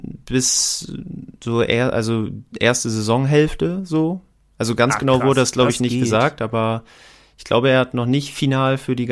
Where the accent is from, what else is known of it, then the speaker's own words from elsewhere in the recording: Zeven, Lower Saxony, Germany; wir kommen beide aus Zeven